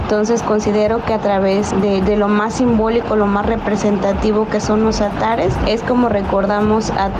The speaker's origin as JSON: {"language": "Spanish", "town": "Santa Rosa de Lima", "region": "Oaxaca", "country": "Mexico", "said": "soy de Santa Rosa de Lima, Villa de Tutepec."}